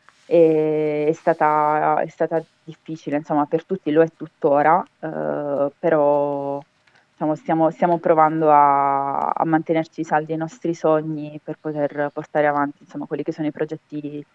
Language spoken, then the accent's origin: Italian; Ruvo di Puglia, Apulia, Italy; Siamo di Ruvo